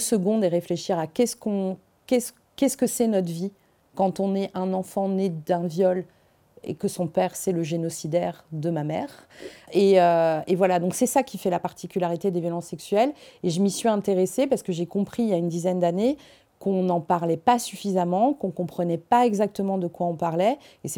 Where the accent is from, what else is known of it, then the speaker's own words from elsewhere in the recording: Moulins, Auvergne-Rhône-Alpes, France; j'ai grandi dans le Bourbonnais, qui est en Auvergne, et j'ai grandi à Moulins-sur-Allier, qui est la ville où il y avait la ligne de démarcation entre la zone libre et la zone occupée.